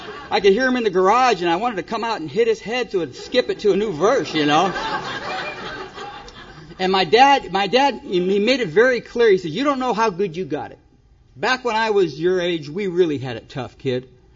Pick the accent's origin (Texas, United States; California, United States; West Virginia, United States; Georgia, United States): California, United States; also born or lived in Detroit, United States; My mom, you know, I was born in Detroit. I come out to California when I was about 4 years old. We brought up in a little foster home for a while.